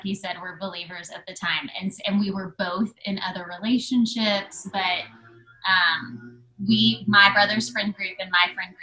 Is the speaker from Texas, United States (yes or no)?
yes; Waco, Texas, United States; So we grew up in Waco, went to Baylor